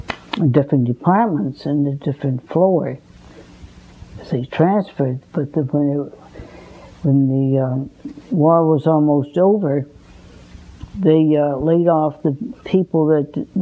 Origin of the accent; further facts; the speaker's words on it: Springfield, Massachusetts, United States; also born or lived in Hatfield; No, I was born in Hatfield, Massachusetts.